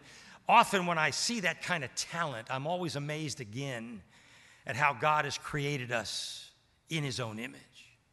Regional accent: Annapolis, Maryland, United States; I was raised in Annapolis, Maryland. My dad was career Navy, fought in World War II.

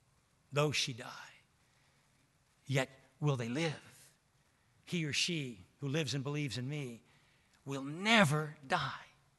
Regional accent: Maryland, United States; So I went to Maryland, which is my hometown

